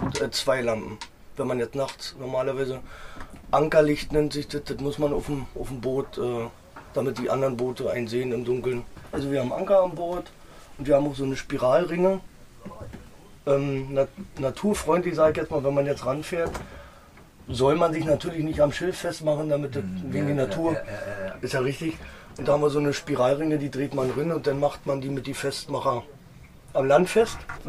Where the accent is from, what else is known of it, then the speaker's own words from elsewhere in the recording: Kotschlag, Brandenburg, Germany; ich komme hier aus der Region, aus Kotschlag. Das ist so ein Nachbardörfchen von Zedernick. Ja, bin hier groß geworden, bin jetzt 34 und ja, bin hier eigentlich schon geboren, sagen wir mal so, mitten im Dorf.